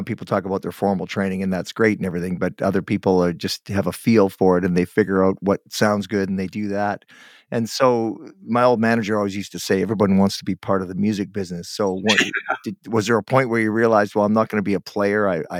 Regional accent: Guelph, Ontario, Canada; Well, I was born in Guelph.

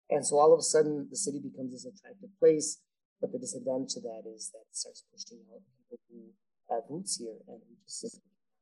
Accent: Chicago, Illinois, United States; I live a little more south and a little more west now, but I still say I'm from Little Village in 26th Street.

